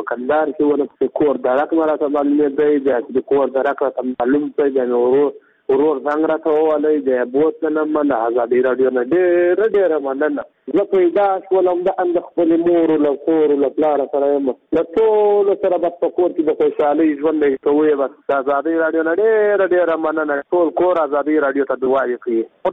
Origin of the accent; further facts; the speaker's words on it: Zabul, Afghanistan; د زابل ولایت شنو یم.